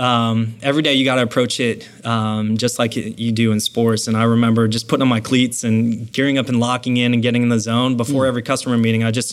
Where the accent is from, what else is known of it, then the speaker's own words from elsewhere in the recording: Dallas, Texas, United States; moved away; No, I grew up in Dallas, Texas. So moved up here 11 years ago, didn't know anyone